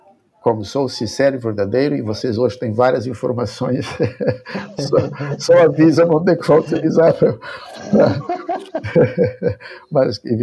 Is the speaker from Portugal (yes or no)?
no; Cape Verde; first language Cape Verdean Creole; Portuguese is a second language; Olha, porque a nossa língua materna é o crioulo. Espero que vocês já tenham estado em Cabo Verde